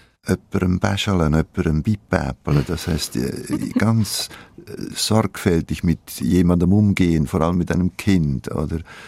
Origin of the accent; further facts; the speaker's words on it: Switzerland; accent: Swiss German; first language Swiss German; Meine Muttersprache ist eigentlich ein schweizerdeutscher Dialekt.